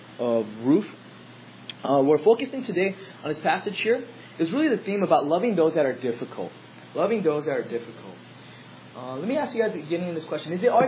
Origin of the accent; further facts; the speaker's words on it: United States; One of the things I know being an American is what we're quite spoiled.